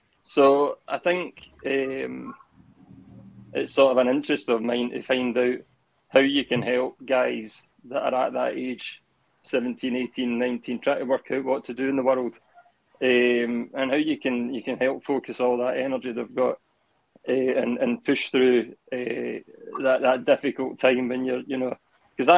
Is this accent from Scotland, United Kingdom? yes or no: yes; Glasgow, Scotland, United Kingdom; I'm a photographer. I'm from Glasgow.